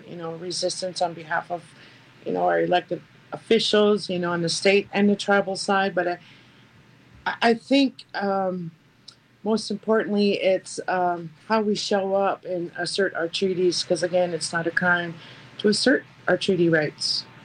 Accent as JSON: {"language": "English", "town": "Leech Lake", "region": "Minnesota", "country": "United States", "said": "I'm from Leech Lake here in northern Minnesota"}